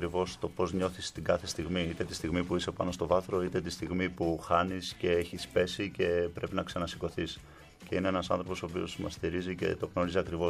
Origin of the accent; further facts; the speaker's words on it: Thessaloniki, Central Macedonia, Greece; moved away as an adult; now in Athens, Greece; Εγώ είμαι από Θεσσαλονίκη, αλλά μένω τα τελευταία 10 με 11 χρόνια στην Αθήνα.